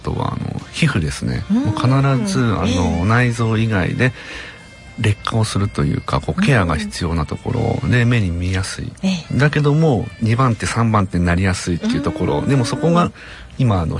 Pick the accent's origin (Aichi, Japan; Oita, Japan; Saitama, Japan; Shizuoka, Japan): Aichi, Japan; Okazaki; それからは地元の愛知県の方に、岡崎の方に戻ってきまして